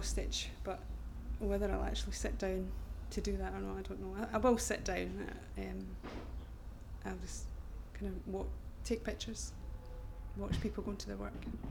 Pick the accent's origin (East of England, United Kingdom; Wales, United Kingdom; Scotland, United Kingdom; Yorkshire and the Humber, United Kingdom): Scotland, United Kingdom; Edinburgh; now in Glasgow, United Kingdom; Originally from Edinburgh